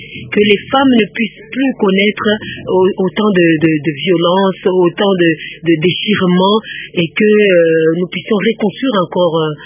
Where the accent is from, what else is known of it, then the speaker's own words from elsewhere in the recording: Chad; Je viens du Tchad, où j'ai échappé de justesse à la guerre